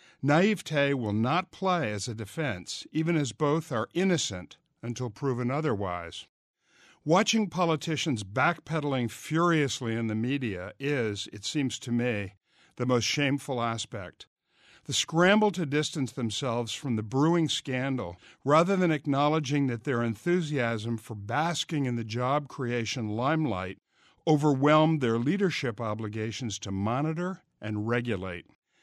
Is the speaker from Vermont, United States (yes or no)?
yes; Morrisville, Vermont, United States; also born or lived in Westmore; I grew up in Morrisville and Westmore and knew many people who were resilient